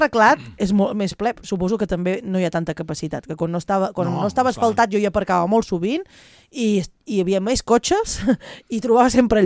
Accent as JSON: {"language": "Catalan", "town": "Castelló d'Empúries", "region": "Catalonia", "country": "Spain", "said": "jo soc de Castelló d'Empúries"}